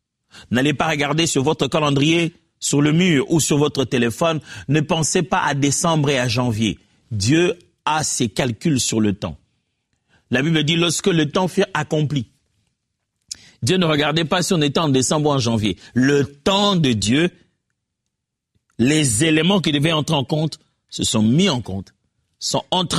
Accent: DR Congo; c'est une des options en l'école secondaire, high school si vous voulez, chez nous au Congo.

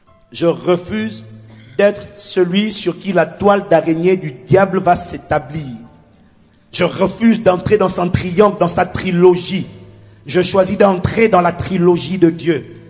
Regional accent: France; chez nous en France

